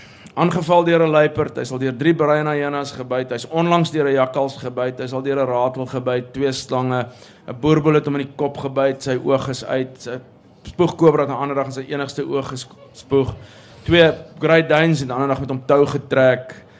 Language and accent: Afrikaans; Pretoria, Gauteng, South Africa; toe ek groot geword het in Pretoria was ek akuut bewus van die feit dat ek nie inpas nie